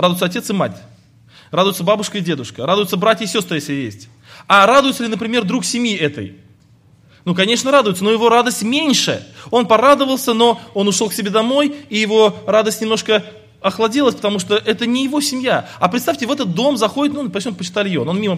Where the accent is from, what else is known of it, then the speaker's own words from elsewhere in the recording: Krasnodar Krai, Russia; я из Краснодарского края, из России.